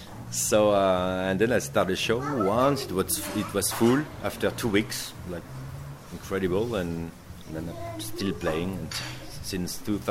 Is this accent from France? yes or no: yes; Bordeaux, Nouvelle-Aquitaine, France; now in Paris, France; I'm from Bordeaux, the southwest of France, and there it's very easy life and quiet, relaxing.